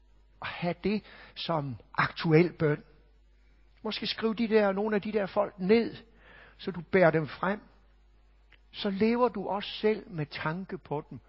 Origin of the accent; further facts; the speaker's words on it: Hirtshals, North Denmark Region, Denmark; Jeg kommer fra Hirtshals, hvor … også kommer fra.